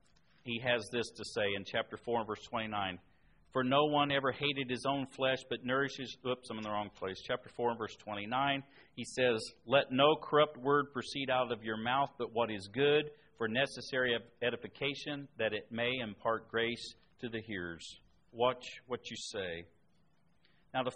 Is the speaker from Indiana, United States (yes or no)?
yes; Indiana, United States; Growing up in Indiana, we told dumb Kentuckian jokes, and they told dumb Hoosier jokes.